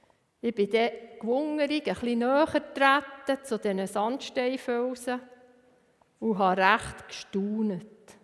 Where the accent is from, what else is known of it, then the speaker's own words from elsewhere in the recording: Bern, Switzerland; weil als Berner Oberländer, ja, bin ich das etwa gewohnt.